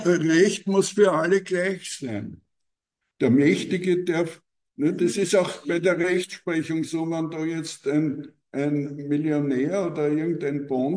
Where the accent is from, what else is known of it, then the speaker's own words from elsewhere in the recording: Austria; Und da muss man dann als Österreicher sagen